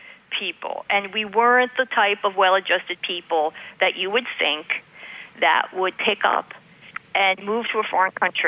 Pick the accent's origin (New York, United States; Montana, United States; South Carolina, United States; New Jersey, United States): New Jersey, United States; And, you know, I'm from New Jersey, and I lived a hectic lifestyle, and I worked long and hard.